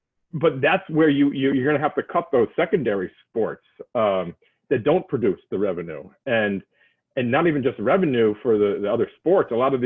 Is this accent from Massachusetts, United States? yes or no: yes; Massachusetts, United States; You know, I'm from Massachusetts